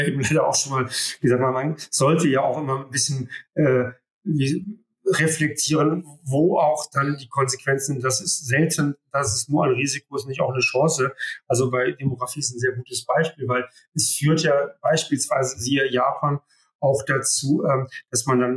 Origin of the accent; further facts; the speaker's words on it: Rhineland, Germany; Kulturell komme ich aus dem Rheinland, das ist ein bisschen, ist auch nicht ganz zu überhören in meinen Ausführungen